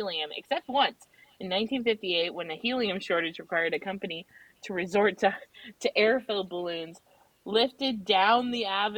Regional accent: Pacific Northwest, United States; also born or lived in Colorado; because I grew up on the Pacific, in the Pacific Northwest for the most part, and then went to Colorado after that.

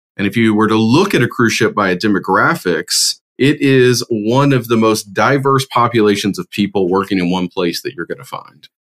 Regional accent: Alabama, United States; also born or lived in Texas / Tampa; now in Atlanta, United States; So I was born in Texas, grew up in Alabama. Met my wife at the University of Auburn, where I completed my undergrad. From there, we have lived both in Alabama, Tampa for many years, and have been here in Atlanta for the last 8 years.

